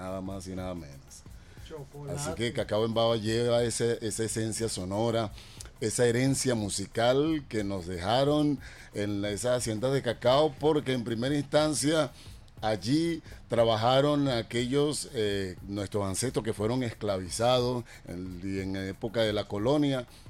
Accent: Venezuela; Entonces, Venezuela no partió de ahorita, somos venezolanos y ya.

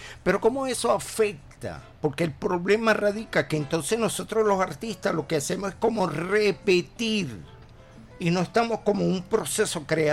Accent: Venezuela; lo que realmente somos como venezolanos

